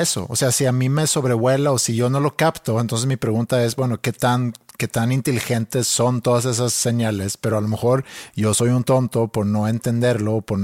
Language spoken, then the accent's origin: Spanish; Mexico; soy más mexicano yo que ellos dos juntos